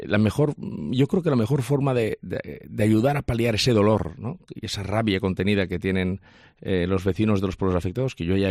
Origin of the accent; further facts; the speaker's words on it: Valencian Community, Spain; si me permite que le hable no como presidente, sino como valenciano, que soy. Los valencianos queremos saber exactamente qué pasó